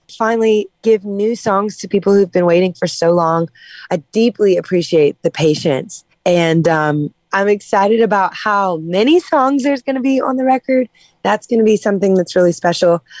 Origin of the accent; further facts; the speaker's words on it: Louisiana, United States; I'm from Louisiana, so about as far south as you can get in the scheme of it all.